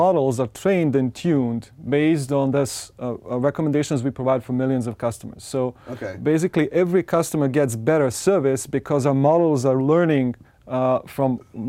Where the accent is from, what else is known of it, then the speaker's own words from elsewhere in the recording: Serbia; English is a second language; I'm from Serbia.